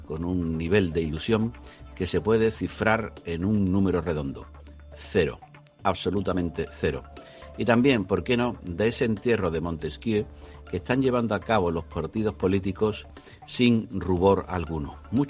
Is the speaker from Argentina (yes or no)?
no; Andalusia, Spain; Hoy habría que hablar de las elecciones andaluzas que están a punto de celebrarse en mi tierra